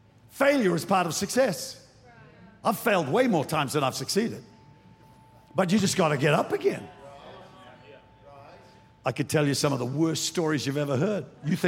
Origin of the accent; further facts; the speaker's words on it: New Zealand; Dear old New Zealand, I'm a New Zealander. I'm a Kiwi by birth.